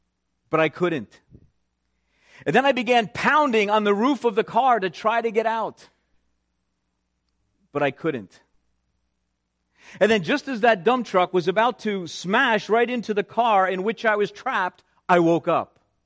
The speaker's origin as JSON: {"language": "English", "town": "Wayne", "region": "New Jersey", "country": "United States", "tie": "born or raised there", "said": "I was at the intersection of Ratzer Road and Valley Road in my hometown of Wayne, New Jersey."}